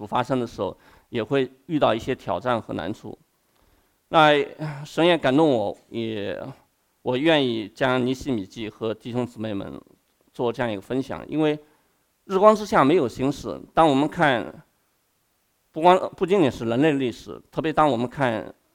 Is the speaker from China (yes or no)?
yes; China; now in United States; 包括大部分弟兄姊妹，我们跟我一样都来自于中国大陆的